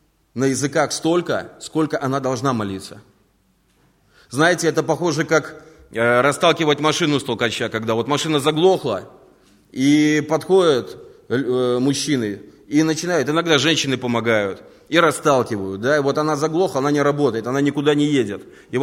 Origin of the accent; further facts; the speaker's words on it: Riga, Latvia; я из Риги